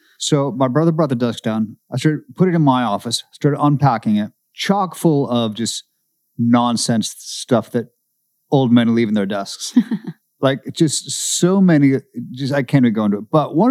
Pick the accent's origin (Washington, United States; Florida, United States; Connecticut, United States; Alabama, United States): Washington, United States; Seattle; Well, I mean, yeah, of course, I grew up in Seattle.